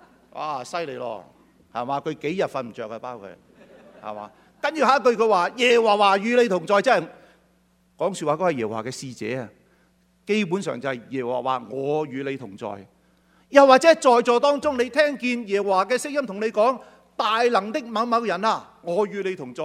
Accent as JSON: {"language": "Cantonese", "country": "China", "said": "我哋中國人就係咁噶啦"}